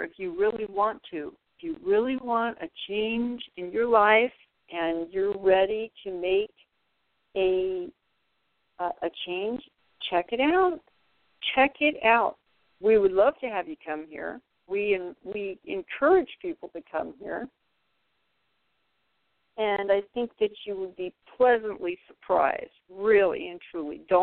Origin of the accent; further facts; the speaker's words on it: California, United States; Now, I have been here 2 years. I am from California. And I have to say the weather is nothing like California.